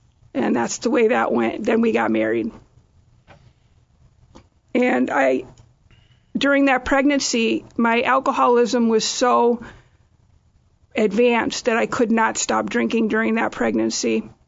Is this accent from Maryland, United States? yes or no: no; Holyoke, Massachusetts, United States; I'm from Holyoke.